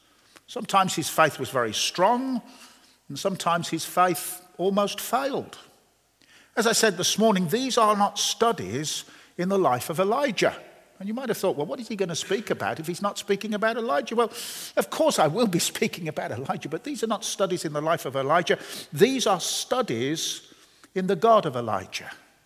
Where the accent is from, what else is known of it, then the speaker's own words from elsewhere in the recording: England, United Kingdom; and I am an Englishman, so I can make mistakes.